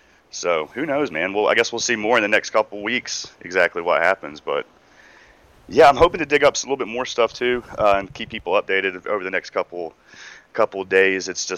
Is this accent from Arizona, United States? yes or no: no; Asheville, North Carolina, United States; We're from Asheville, so I've known him since he started